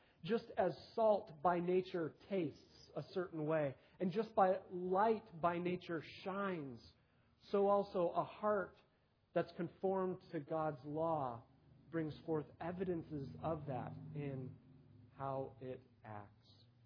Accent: New York, United States; I grew up in New York, and when I'm introducing myself to some people, they think of New York as entirely a city, but it's not. It has many rural areas, and I grew up in a pretty rural part of New York.

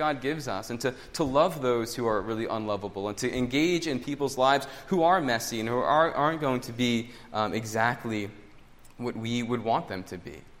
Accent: New York, United States; I'm from New York, but I live in the suburbs out there

